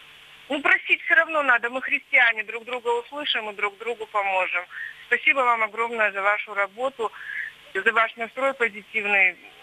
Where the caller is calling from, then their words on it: Yekaterinburg, Sverdlovsk Oblast, Russia; Здравствуйте, я звоню вам из Екатеринбурга.